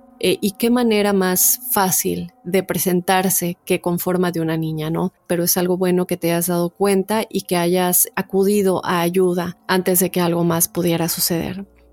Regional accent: Colombia; me han contado muchas historias sobre un pueblo en mi país, Colombia

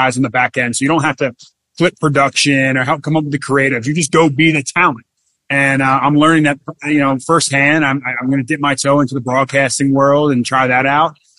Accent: Philadelphia, Pennsylvania, United States; Now, I grew up in Philadelphia. I know what that fan base is like as well. I grew up in the Northeast.

